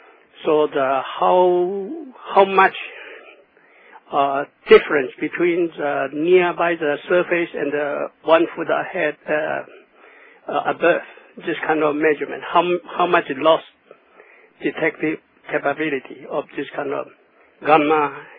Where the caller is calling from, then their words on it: Harrisburg, Pennsylvania, United States; I am calling from Harrisburg, Pennsylvania